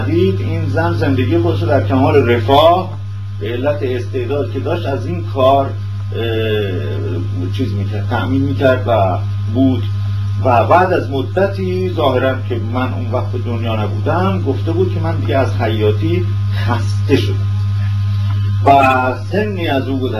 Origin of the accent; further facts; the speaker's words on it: Tehran, Tehran Province, Iran; born there; اینا در تهران. و من در منزلی که دنیا آمدم هم منزل مسکونی بود و هم مدرسه